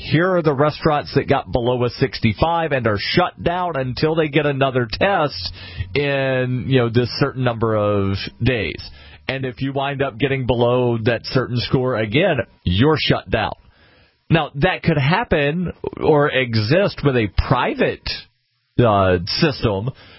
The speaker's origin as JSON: {"language": "English", "town": "Birmingham", "region": "Alabama", "country": "United States", "tie": "born or raised there", "said": "I grew up in Birmingham, Alabama."}